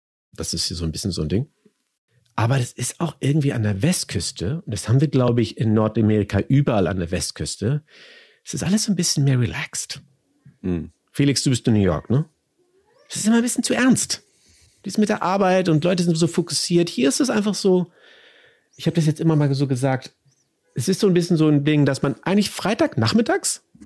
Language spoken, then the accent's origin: German; Hamburg, Germany; Ich komme aus Hamburg, Hamburg, Deutschland.